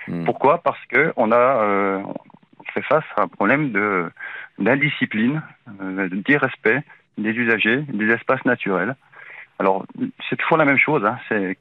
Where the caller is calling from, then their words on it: Grand Est, France; je suis en Alsace.